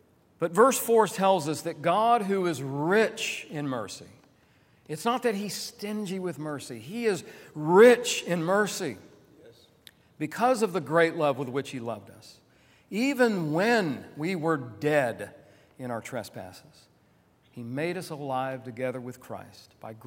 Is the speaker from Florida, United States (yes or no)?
yes; Tampa, Florida, United States; also born or lived in Port Arthur, Texas; I was born in Port Arthur, Texas. I use Texas when I need to, because I am a native Texan, but I'll be honest with you, I've lived practically my entire life in the state of Florida, and I do consider myself Floridian.